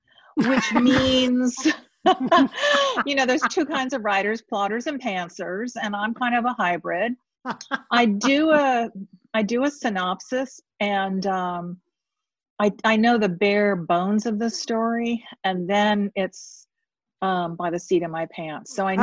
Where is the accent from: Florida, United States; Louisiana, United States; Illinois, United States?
Florida, United States; St. Petersburg; You know, I grew up in St. Pete, Florida, where the book is set.